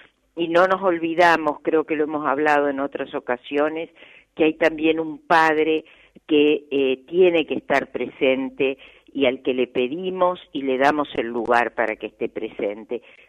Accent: Argentina; como pueblo argentino nos manifestamos.

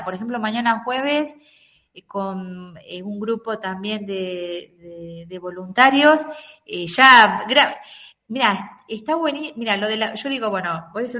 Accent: Mercedes, Buenos Aires Province, Argentina; nosotros vivimos muchísimo tiempo en Mercedes. Yo hice toda mi infancia en Mercedes, provincia de Buenos Aires.

